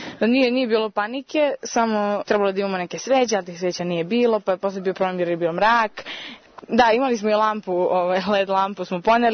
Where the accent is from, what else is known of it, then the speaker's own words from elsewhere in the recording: Belgrade, Serbia; dolazim iz Beograda